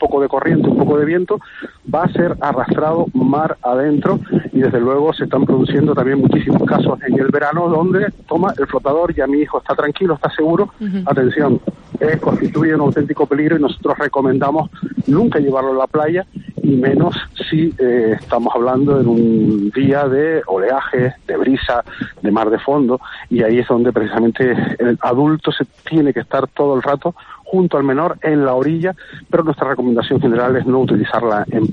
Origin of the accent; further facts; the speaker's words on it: Canary Islands, Spain; nosotros somos isleños, somos canarios, el mar y nosotros formamos una parte completa